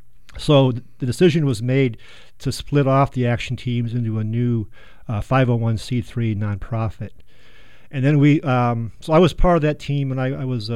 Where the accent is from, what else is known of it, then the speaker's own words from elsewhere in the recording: Michigan, United States; Yes, I grew up in Michigan. I got my bachelor's from the University of Michigan.